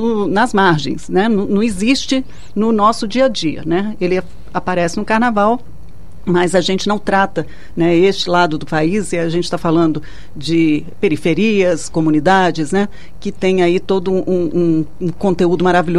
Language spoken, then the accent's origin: Portuguese; Brazil; A gente é brasileiro e não se dá conta que o Brasil que a gente tem não é o Brasil de verdade, né?